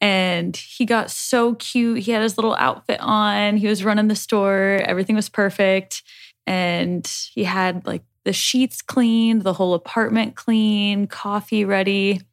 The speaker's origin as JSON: {"language": "English", "region": "Nebraska", "country": "United States", "said": "We're from Nebraska. We got on this flight. We're all the way down in Hawaii."}